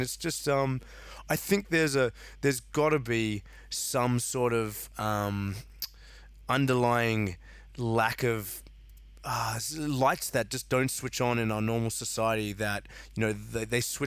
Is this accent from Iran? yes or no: no; South Africa; I came from a very stoic background. I'm South African like you.